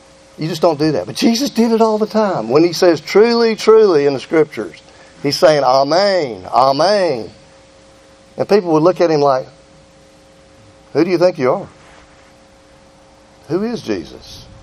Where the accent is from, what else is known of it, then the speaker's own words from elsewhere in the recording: Georgia, United States; now in Alabama, United States; We live in Alabama. We're from Georgia, right?